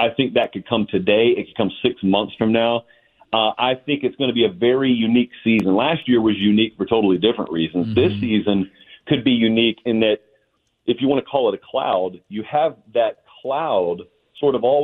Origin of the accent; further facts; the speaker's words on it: Columbus, United States; I grew up in Columbus. We've got a place called Lake Martin, which is right below a big dam.